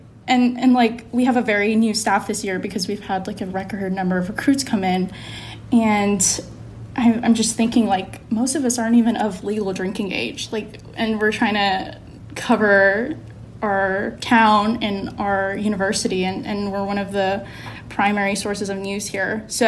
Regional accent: Georgia, United States; I grew up around Atlanta, so I was very familiar with the area. I grew up in a majority Asian community

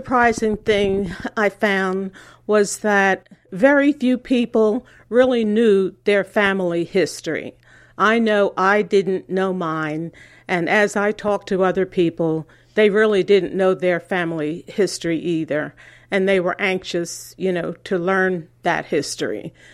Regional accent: Ocean City, New Jersey, United States; Well, I grew up here on the West Side and noticed over the years that the Black population was dwindling year after year after year.

